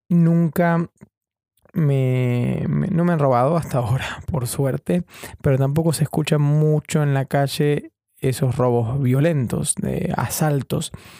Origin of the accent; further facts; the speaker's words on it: Chubut, Argentina; Yo soy de Chubut, toda mi familia está allá, algunos son empleados públicos